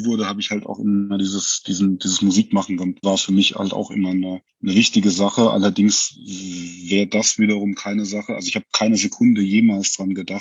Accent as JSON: {"language": "German", "town": "Weinheim", "region": "Baden-Württemberg", "country": "Germany", "tie": "born or raised there", "said": "Ich bin in Weinheim geboren, komme aus dem Odenwald, aus dem angrenzenden."}